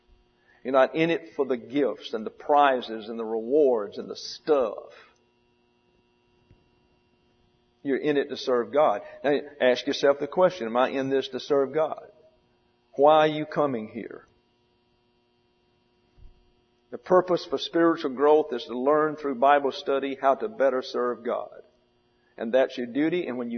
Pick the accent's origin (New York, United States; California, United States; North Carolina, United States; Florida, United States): New York, United States; New York City; We're the New York Mets. We're the pond scum. We deserve this because we're from New York City.